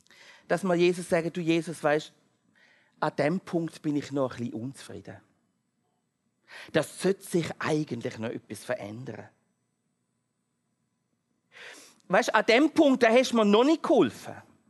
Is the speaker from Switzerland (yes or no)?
yes; Switzerland; Und ich glaube, auch als Schweizer Volk ist manchmal sehr viel Ungehorsam gegenüber Gott da.